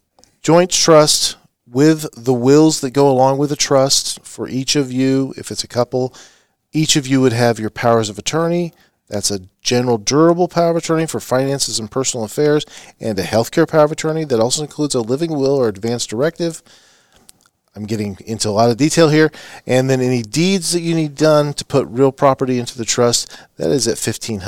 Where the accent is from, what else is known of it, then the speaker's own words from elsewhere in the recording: Wichita, Kansas, United States; Yeah, I'm originally from the Wichita area, product of the Kansas public school system, K-State undergrad, KU Law.